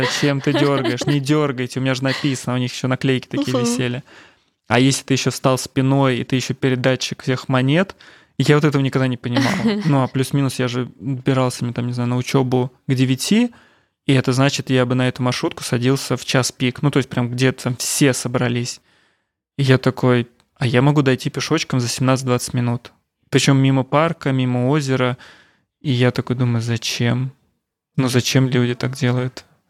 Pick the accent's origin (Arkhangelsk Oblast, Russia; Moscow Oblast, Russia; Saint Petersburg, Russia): Moscow Oblast, Russia; Ramenskoye; я из Раменского, и там, ну, сейчас, ладно, город разросся, а раньше все было в пределах, ну, 25-30 минут пешком.